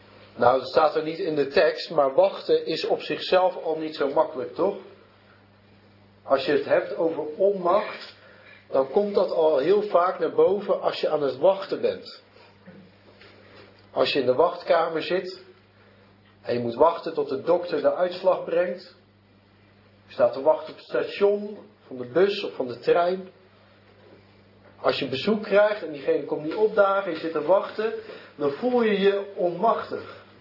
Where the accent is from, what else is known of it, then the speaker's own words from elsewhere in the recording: Zeeland, Netherlands; Ik kom zelf uit Zeeland, dat je ook beroepsvissers.